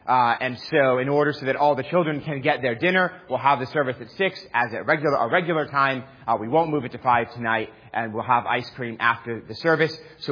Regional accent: New York City, New York, United States; As most of you know, I grew up in New York City.

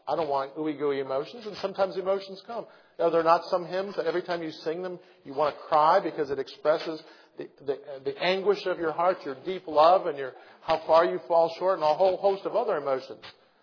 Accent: Indiana, United States; hundreds of man hours growing up in Indiana playing basketball, and I learned to use my left hand.

